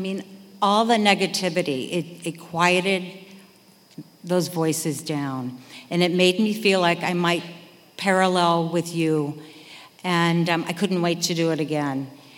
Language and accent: English; Manhattan Beach, California, United States; So I grew up in Manhattan Beach. I was a beach girl. That's where I took my first drink.